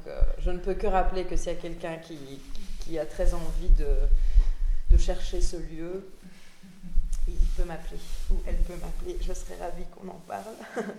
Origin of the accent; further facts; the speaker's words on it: Brussels, Belgium; Donc pour le moment, ça n'est qu'à Bruxelles parce